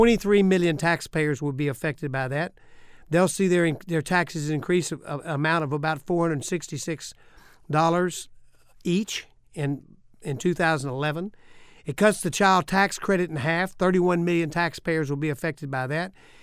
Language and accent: English; Texas, United States; But, you know, I think that the folks in Texas, I'm from Texas, and I've got a number that's been studied out real good.